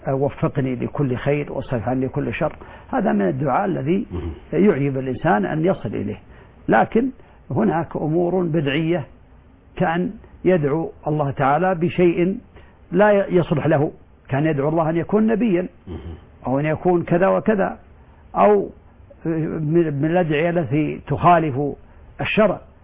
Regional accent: Saudi Arabia; لكن الحرج أن يكون إنسان في بلده مثلا عندنا في السعودية مثلا يلبس لباس شهرة

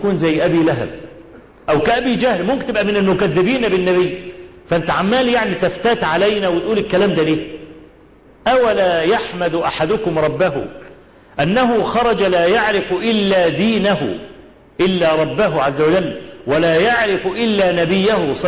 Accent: Egypt; عندنا في مصر

